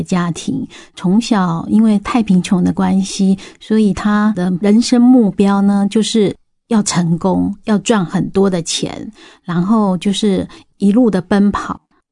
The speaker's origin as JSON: {"language": "Chinese", "region": "Taipei", "country": "Taiwan", "lives_now": "Zhongli, Taiwan", "said": "对，因为我是从台北嫁到中立"}